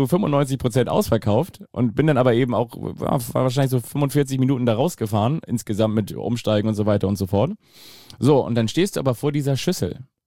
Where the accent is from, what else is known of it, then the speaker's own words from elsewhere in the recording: Kiel, Schleswig-Holstein, Germany; als Kieler